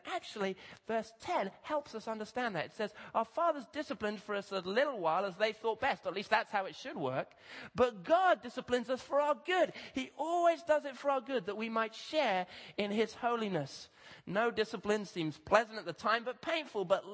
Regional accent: Kenya; I grew up in Kenya, and in Kenya, often children have to walk in rural areas long distances at high altitudes.

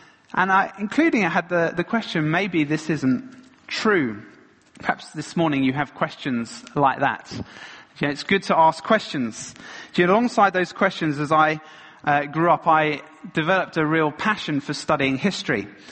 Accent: Ealing, London, United Kingdom; I was brought up in Ealing in West London.

